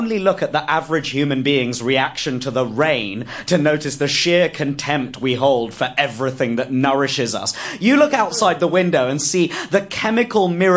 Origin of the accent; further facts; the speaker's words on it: United Kingdom; because I'm not white and it's the only way to convince some people that I'm actually British.